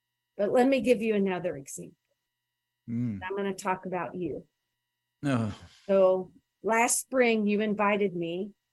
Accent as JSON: {"language": "English", "town": "Louisville", "region": "Kentucky", "country": "United States", "tie": "born or raised there", "said": "And I grew up in Louisville, Kentucky, which is just across the river from New Albany, Indiana."}